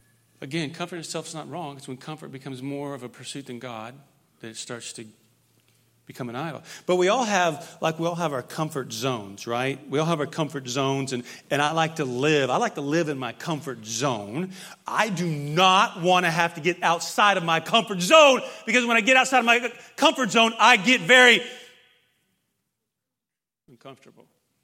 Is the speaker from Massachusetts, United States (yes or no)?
no; Indiana, United States; now in Texas, United States; So I grew up in Indiana, so winter here in Texas.